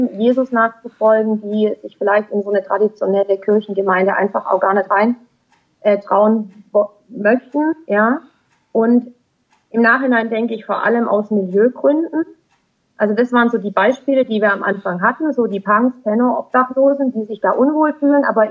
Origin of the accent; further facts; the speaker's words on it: Baden-Württemberg, Germany; ich komme aus der Nähe von Stuttgart, man hört es hier mir auch an. Hm. Und ich bin bei den Stuttgarter Jesus Freaks dazugekommen, habe in Stuttgart da gerade dann Abi gemacht und bin dann halt ausgezogen, weggezogen